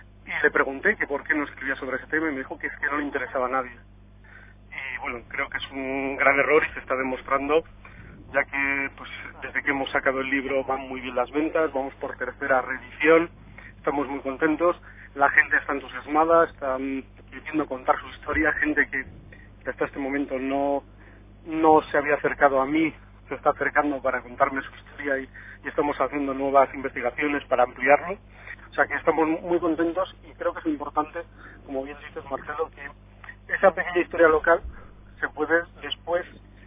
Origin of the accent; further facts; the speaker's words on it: Barakaldo, Basque Country, Spain; era una laguna a cubrir en la historiografía de mi pueblo, ¿no? En Baracaldo.